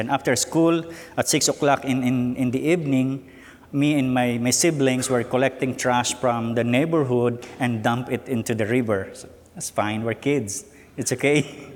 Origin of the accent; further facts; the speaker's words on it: Philippines; also born or lived in Southern Philippines; I was born in the southern part of the Philippines, but I was raised in the northern part. And I grew up in a big family of eight.